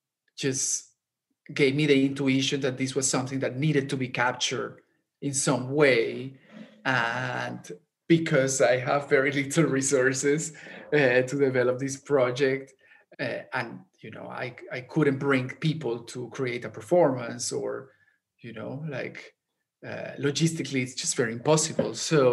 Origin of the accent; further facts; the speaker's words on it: Barranquilla, Atlántico, Colombia; English is a second language; because I grew up in Barranquilla, many of the people that I am portraying are colleagues, because the art scene in the town is like, it's a big town, but it is still relatively small.